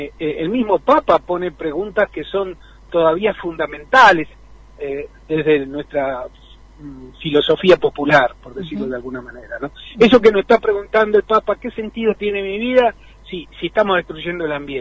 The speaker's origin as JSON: {"language": "Spanish", "town": "Puerto Deseado", "region": "Santa Cruz", "country": "Argentina", "tie": "born there", "also_born_or_lived": "Chubut", "said": "Yo soy patagónico, yo soy nacido en Puerto Deseado, en la provincia uh-huh. de Santa Cruz"}